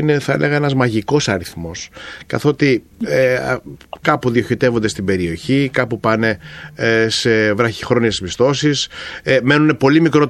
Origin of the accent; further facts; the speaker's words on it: Crete, Greece; Βλέπω και την πατρίδα μου την Κρήτη εμένα.